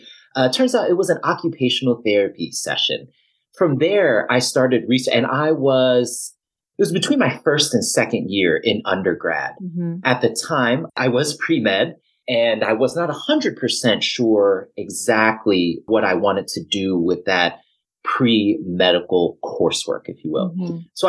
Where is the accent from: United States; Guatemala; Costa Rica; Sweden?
United States; Reston, Virginia; I'm originally from Reston, Virginia, up in the Northern Virginia area.